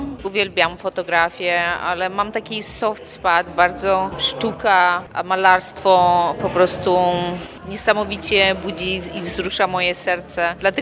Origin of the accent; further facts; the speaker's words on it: Limanowa, Lesser Poland, Poland; born there; Ja jestem, urodziłam się w Limanowej. Z Limanowej.